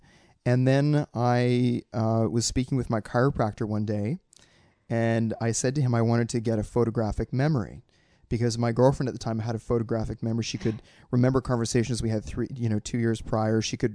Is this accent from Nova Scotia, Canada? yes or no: no; London, Ontario, Canada; I grew up in London, Ontario, and so you had to stand, at that point, you had to stand for O Canada, the beginning of a film.